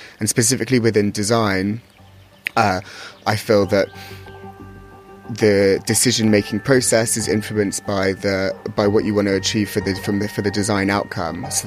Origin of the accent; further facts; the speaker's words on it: London, United Kingdom; I'm 27. I'm from London.